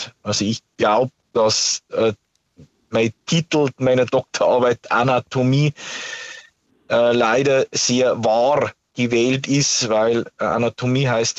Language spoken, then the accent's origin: German; Bavaria, Germany; Also bei uns in Niederbayern ändert es sich, sagen wir es ja so.